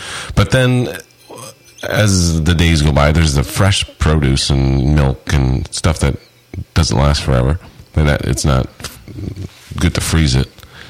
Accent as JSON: {"language": "English", "country": "United States", "said": "Yep. I'm American."}